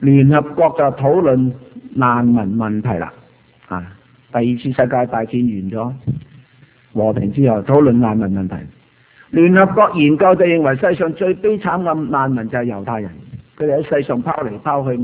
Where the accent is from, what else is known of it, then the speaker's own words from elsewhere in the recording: Guangdong, China; 譬如我们广东人，广东人其实不是中国人来的